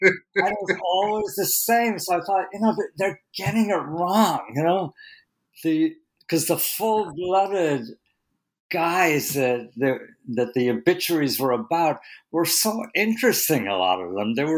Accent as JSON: {"language": "English", "country": "Ireland", "moved": "yes", "lives_now": "New York, United States", "said": "When I came to the city from Ireland, you know, I lived on the Lower East Side"}